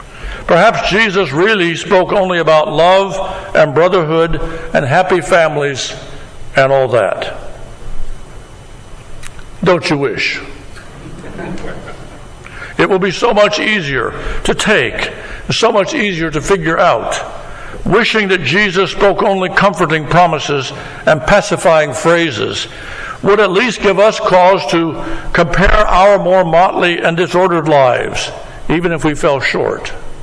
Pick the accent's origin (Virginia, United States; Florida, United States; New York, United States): Florida, United States; Fort Myers; I grew up in Florida. I was born in Fort Myers and grew up in Florida and lived through hurricanes